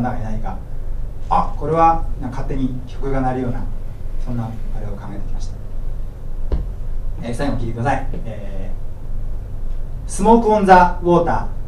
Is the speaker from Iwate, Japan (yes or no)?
yes; Iwate, Japan; 僕東北の岩手県出身なんですけど